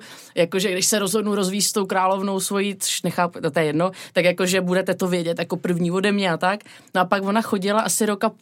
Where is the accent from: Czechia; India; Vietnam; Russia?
Vietnam; jak jsem vyrůstala ve Vietnamu, jak jsme tam ještě žili. A já jsem teda nemluvila ještě ani slovo anglicky